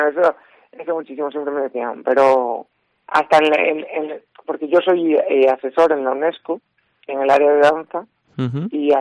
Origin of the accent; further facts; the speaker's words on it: Marín, Galicia, Spain; Marín Galicia es de donde yo soy. Aquí no hay una formación profesional como tal.